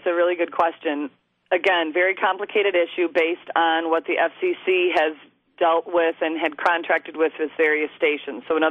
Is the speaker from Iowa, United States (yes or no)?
no; Syracuse, New York, United States; I'm from Syracuse, so we're all from small towns